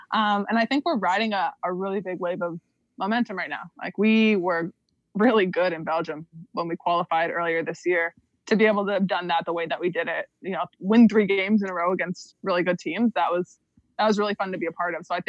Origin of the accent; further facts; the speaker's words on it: Canada; because I'm Canadian, huh?